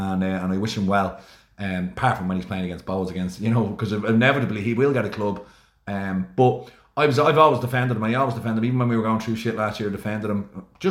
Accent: Dublin, Leinster, Ireland; So we only just discovered that we lived not too far away from each other, Jordan. Like, I'm from Finglas South

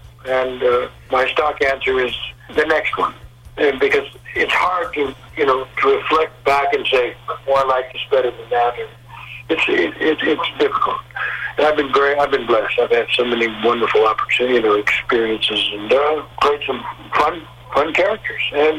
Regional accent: California, United States; Tom and I grew up in the Valley, so we know each other many years.

